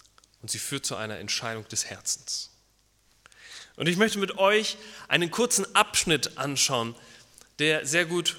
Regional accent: Berlin, Germany; Ursprünglich komme ich aus Berlin

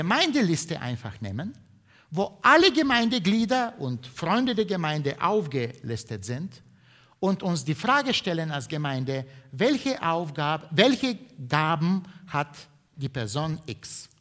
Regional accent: Bulgaria; moved away; Ich kann mich immer noch an meine Kindheit in Bulgarien erinnern

